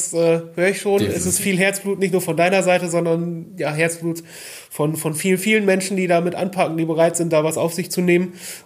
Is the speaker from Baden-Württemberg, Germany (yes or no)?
no; Haselünne, Lower Saxony, Germany; ich komme aus Haselöhne ursprünglich, ja, bin da groß geworden